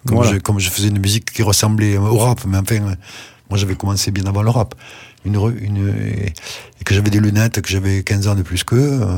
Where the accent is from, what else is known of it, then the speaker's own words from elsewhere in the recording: Toulouse, Occitanie, France; born there; bien sûr, je suis né à Toulouse